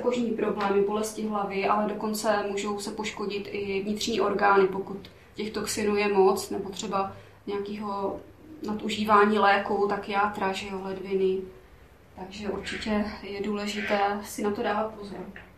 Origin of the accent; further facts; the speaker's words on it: Velká Bíteš, Vysočina Region, Czechia; jsem z Velký Býtešek, kdo mě nezná.